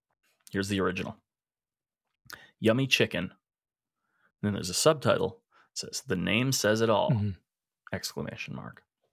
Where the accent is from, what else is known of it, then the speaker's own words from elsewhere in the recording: Edmonton, Alberta, Canada; We're two chefs from Edmonton, Alberta, Canada.